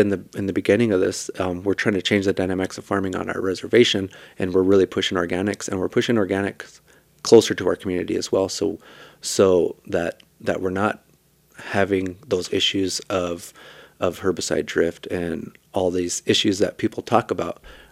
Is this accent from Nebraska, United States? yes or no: yes; Winnebago, Nebraska, United States; So my background, I was born and raised in Winnebago. I'm a tribal member there